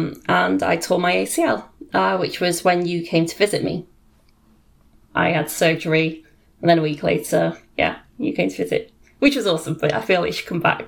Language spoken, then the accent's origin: English; United Kingdom; I'm British and I don't want magnets of red phone boxes.